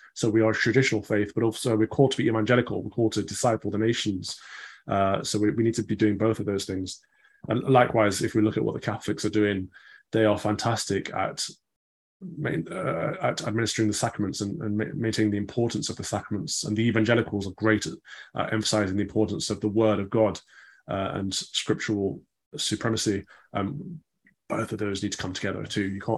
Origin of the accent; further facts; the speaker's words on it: England, United Kingdom; But I'm a Christian. I'm English. I'm British.